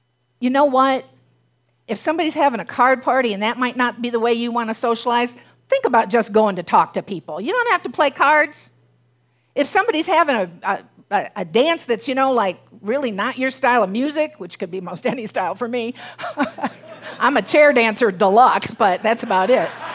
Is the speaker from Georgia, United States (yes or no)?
no; Cleveland, Ohio, United States; I grew up outside of Cleveland, and there was a major division between Cleveland and the suburbs, as there is in many cities.